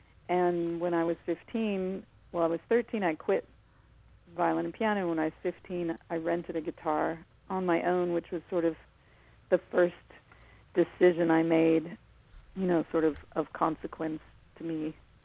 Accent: Los Angeles, California, United States; I grew up in Los Angeles.

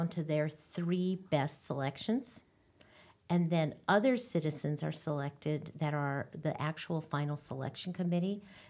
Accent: Mobridge, South Dakota, United States; I'm a South Dakota girl. I grew up in Mobreach, and I read all the Little House books

